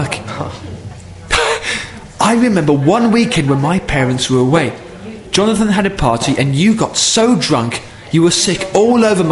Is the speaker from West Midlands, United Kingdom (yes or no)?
yes; Redditch, West Midlands, United Kingdom; Redditch? Me too.